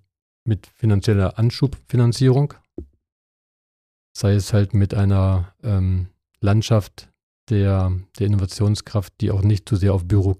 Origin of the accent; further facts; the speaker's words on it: Harz, Germany; ich komme aus dem Harz.